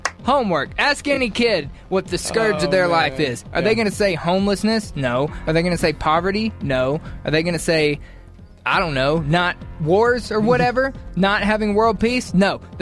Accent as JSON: {"language": "English", "region": "Mississippi", "country": "United States", "tie": "born or raised there", "said": "Mississippi, uh-huh. My home state, which is recognized in polls as America's most religious state."}